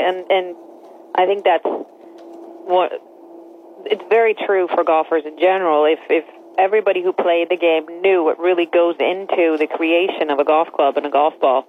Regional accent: Sweden; I grew up in Sweden, as you said, and my father had a couple of golf stores.

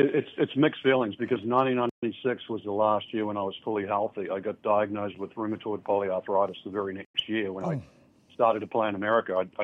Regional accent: New Zealand; I grew up in New Zealand, so everywhere I went to a different place.

